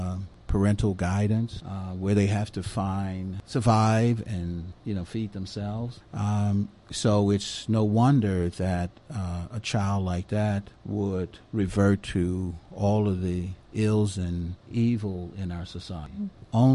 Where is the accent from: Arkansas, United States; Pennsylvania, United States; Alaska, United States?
Pennsylvania, United States; Philadelphia; I said, "No, I'm from Philly. I'm not from Georgia, so I don't know."